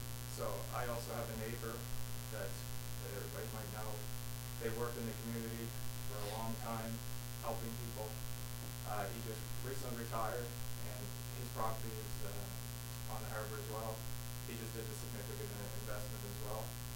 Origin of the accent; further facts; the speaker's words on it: Beach Meadows, Nova Scotia, Canada; I grew up in Beach Meadows my whole life. Was born at 712 Brooklyn Shore Road.